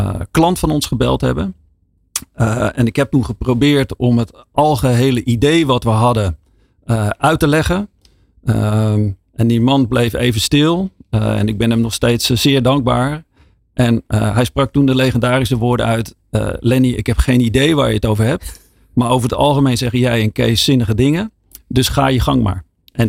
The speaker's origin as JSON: {"language": "Dutch", "town": "Rotterdam", "region": "South Holland", "country": "Netherlands", "said": "wij komen uit Rotterdam"}